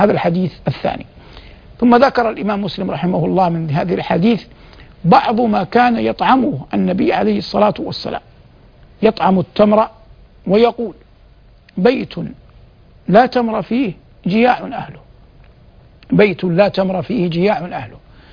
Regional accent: Hijaz, Saudi Arabia; عندنا في الحجاز يسمونه الخربز

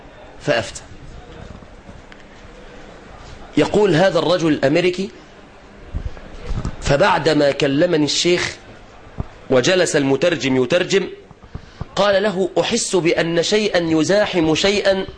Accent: Egypt; طبعا ده لو عندنا في مصر هنا كانت الوضع هيختلف

